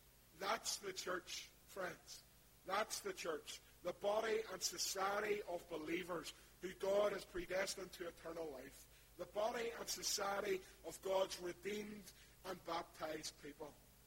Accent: Belfast, Northern Ireland, United Kingdom; now in Ballynahinch, United Kingdom; But in my heart, I'm always visiting from East Belfast. Folks, wild blowings and people like me may never truly be accepted into this wee town.

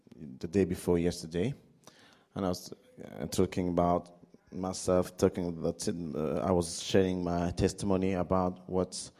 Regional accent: Burundi; I'm from Burundi.

